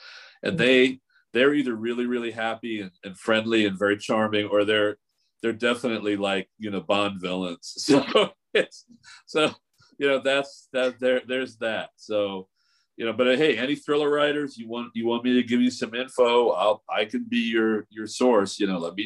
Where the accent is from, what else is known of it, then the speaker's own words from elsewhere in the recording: Baltimore, Maryland, United States; now in Washington, United States; I grew up in Baltimore and I live in DC.